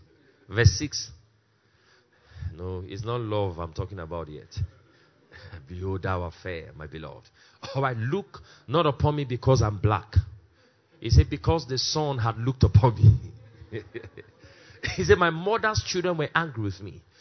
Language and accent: English; Nigeria; born there; I was born in Nigeria. That is to my advantage.